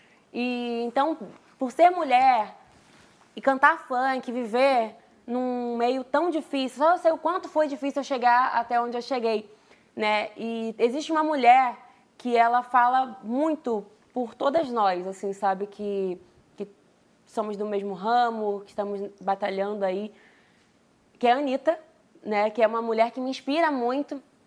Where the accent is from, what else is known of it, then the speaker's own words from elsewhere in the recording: Duque de Caxias, Rio de Janeiro, Brazil; Eu sou de Duque de Caxias, nasci em Queimadas.